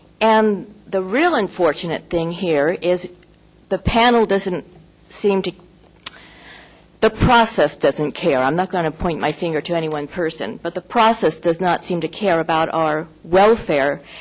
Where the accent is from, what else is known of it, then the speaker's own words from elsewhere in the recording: University Park Estates, California, United States; I'm from University Park Estates, and I've been previous past president of the association as well.